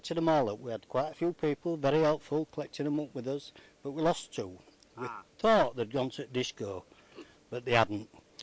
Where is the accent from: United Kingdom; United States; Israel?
United Kingdom; Leeds, Yorkshire and the Humber; We're from Leeds in Yorkshire.